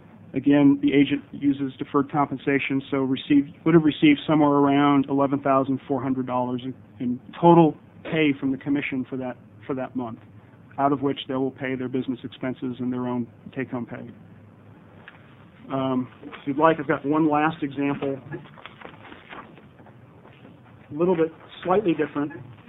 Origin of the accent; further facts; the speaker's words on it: South Dakota, United States; I'm from South Dakota, so I don't know. I know small towns, but not this one.